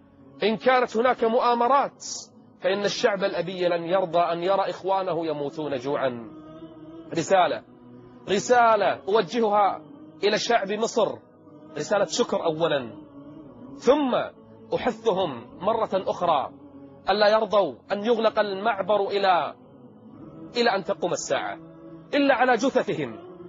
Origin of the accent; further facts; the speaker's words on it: Kuwait; كل الناس عندنا في الكويت